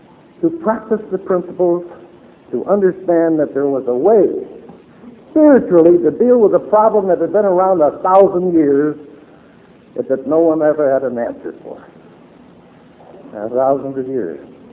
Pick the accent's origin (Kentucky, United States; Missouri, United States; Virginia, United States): Missouri, United States; also born or lived in Tennessee; I was raised in a little German town over in Missouri, St. Louis area. Born in Tennessee, and I was raised over in Missouri, spent a lot of time in the Middle West.